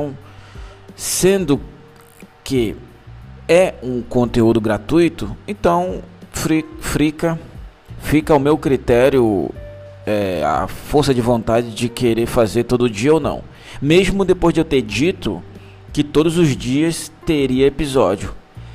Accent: Manaus, Amazonas, Brazil; Pra quem não sabe, sou de Manaus.

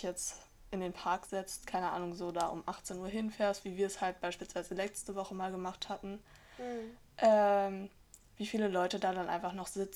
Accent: Berlin, Germany; born there; ich bin in Berlin geboren, ich kenne das alles, ich bin so oft in Berlin.

